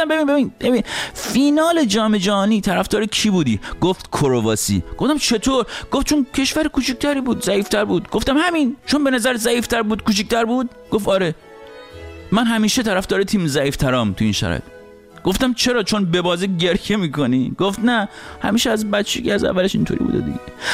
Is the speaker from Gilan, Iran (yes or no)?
yes; Rasht, Gilan, Iran; من خودم چون رشتی هستم